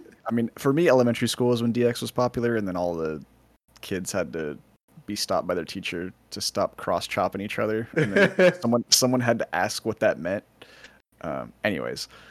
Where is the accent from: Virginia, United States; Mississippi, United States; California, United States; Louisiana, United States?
California, United States; I'm from Southern California, though. So, like, I'm very spoiled in what we can do here.